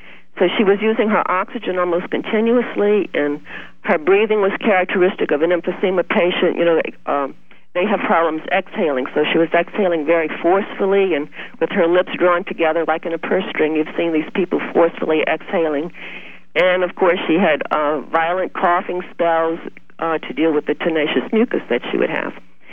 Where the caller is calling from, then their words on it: Chauvin, Louisiana, United States; from Chauvin.